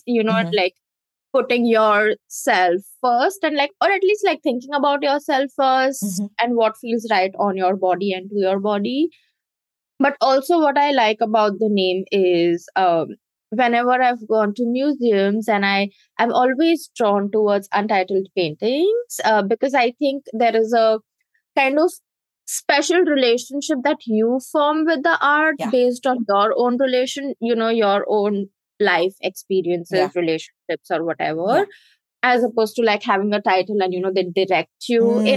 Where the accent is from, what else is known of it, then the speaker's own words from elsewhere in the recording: India; growing up in India